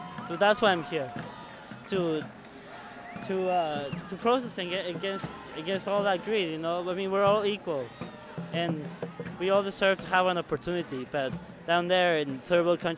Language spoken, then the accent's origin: English; Ecuador; I'm from Ecuador.